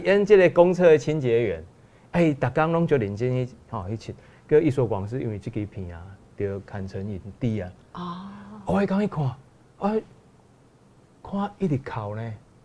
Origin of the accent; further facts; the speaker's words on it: Tainan, Taiwan; 我台南人。